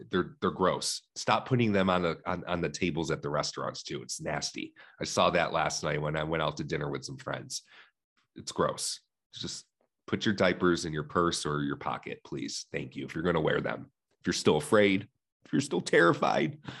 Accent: New York, United States; I'm a New Yorker. I'm from New York. I'm from upstate New York.

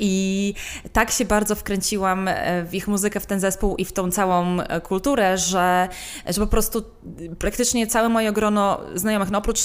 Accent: Suwałki, Podlaskie Voivodeship, Poland; jeszcze w Suwałkach, skąd pochodzę.

